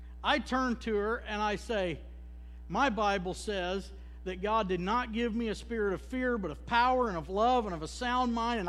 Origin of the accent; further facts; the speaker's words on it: Kansas, United States; I'm from Kansas, the land of sunshine, right?